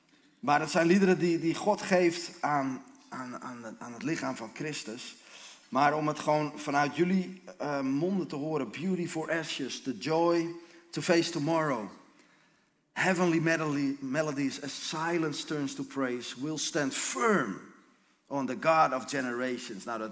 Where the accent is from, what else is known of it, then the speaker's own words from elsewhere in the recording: Hoorn, North Holland, Netherlands; now in Amsterdam, Netherlands; Ik ben een geboren en getogen West-Fries. En dan bedoel ik niet Friesland, maar dan bedoel ik Noord-Holland. Geboren en getogen in Hoorn.